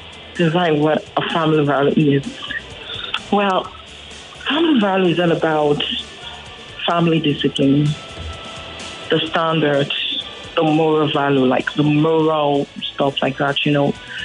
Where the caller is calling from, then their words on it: Ikorodu, Lagos, Nigeria; I'm calling from Ikorodu right now.